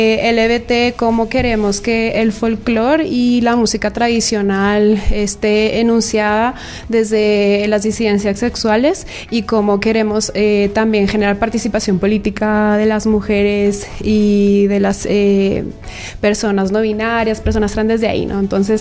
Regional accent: Madrid, Community of Madrid, Spain; now in Ecuador; yo soy tamborera, vengo de Madrid, de España, pero vivo en Ecuador como 8 años

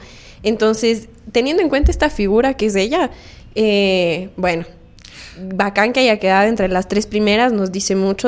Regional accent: Quito, Pichincha, Ecuador; Soy la peor quiteña del mundo.

